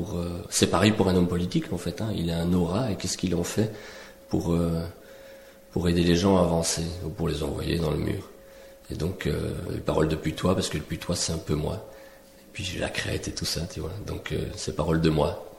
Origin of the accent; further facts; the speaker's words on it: Belgium; Moi, je suis belge, oui.